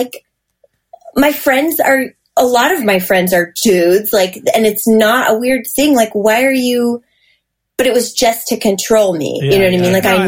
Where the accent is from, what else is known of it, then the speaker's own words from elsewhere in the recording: Michigan, United States; he grew up out here and like I was from Michigan